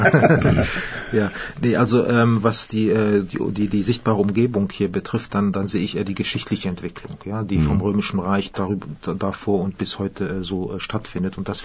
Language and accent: German; Australia; German is a second language; Australien zieht mich durchaus an. Das ist ja, ich bin ja Australier.